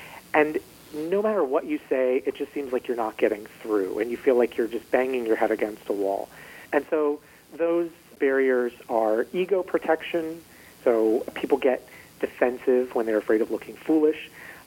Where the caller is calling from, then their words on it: Orlando, Florida, United States; From Orlando, Florida.